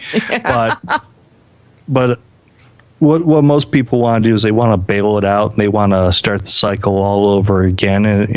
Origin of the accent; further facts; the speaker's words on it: Detroit, Michigan, United States; I am from Detroit, the failed state project.